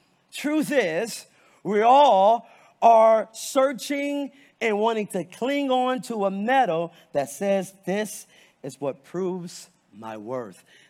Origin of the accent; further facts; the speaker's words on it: Strongsville, Ohio, United States; I'm going to take you back to 2001 when I grew up in Strongsville, Ohio